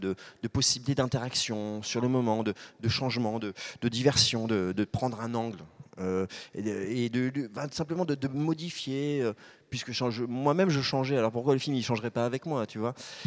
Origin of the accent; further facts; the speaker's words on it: Paris, Île-de-France, France; j'ai grandi à Paris.